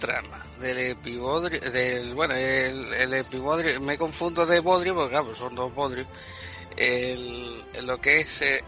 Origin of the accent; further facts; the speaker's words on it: Spain; los que somos aquí de España